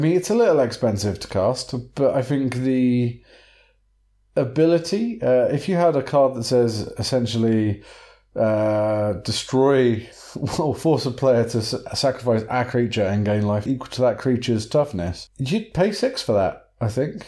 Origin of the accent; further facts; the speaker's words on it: England, United Kingdom; I mean, I had as much consciousness about it as what an English person can have.